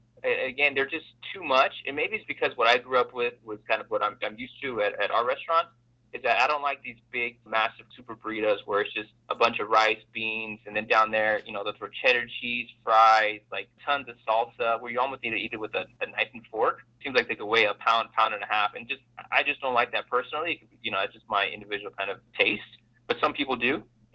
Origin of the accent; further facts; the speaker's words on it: Salinas, California, United States; also born or lived in San Francisco / San Luis Obispo; And also I've lived in San Francisco, and then growing up in Salinas, and I've spent a lot of time down in San Luis Obispo.